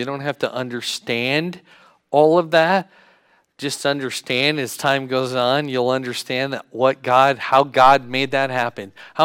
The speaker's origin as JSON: {"language": "English", "region": "Arizona", "country": "United States", "tie": "born there", "said": "You know, I was born in Arizona. Did you know that? It's funny. Everybody else was born up here, but they tried to get me out of country, I guess."}